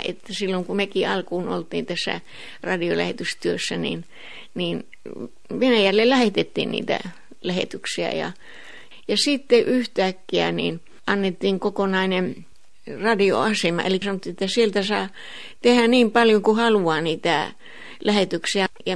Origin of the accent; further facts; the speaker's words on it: Rovaniemi, Lapland, Finland; Me sanottiin, mistä me ollaan, että ollaan Rovaniemeltä vain, niin.